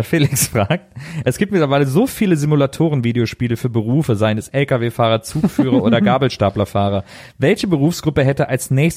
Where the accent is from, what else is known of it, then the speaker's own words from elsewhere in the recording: Aachen, North Rhine-Westphalia, Germany; Aachen. Aachen. Da spricht man Ischer Platt, heißt das, der Dialekt.